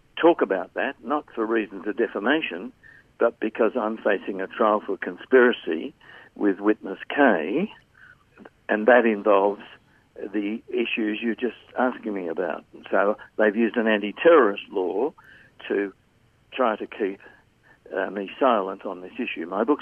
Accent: Australia; Because I'm Australian.

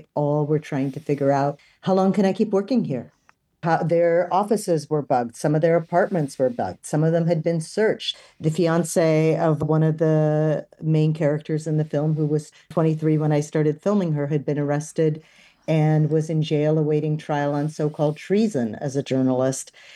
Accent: United States; And I'm an American.

